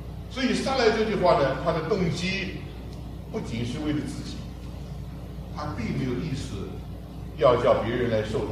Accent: China; 其实我们中国人也有领养的孩子算在自己的账上

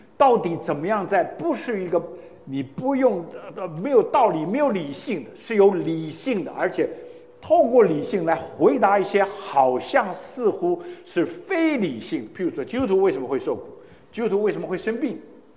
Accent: Ningbo, Zhejiang, China; 那对不起啊，我的老家也跟这个，那叫什么浙江啊宁波人一样啊。

